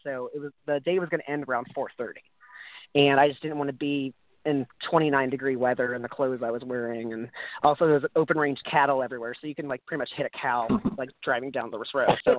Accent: Kansas, United States; I've growing up in Kansas, especially, I've been to a lot of small towns

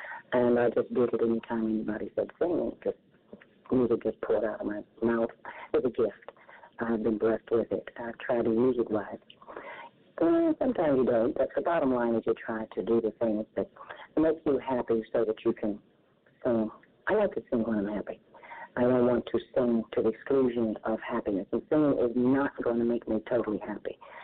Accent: Chillicothe, Ohio, United States; born there; I was born in Chillicothe, as I said.

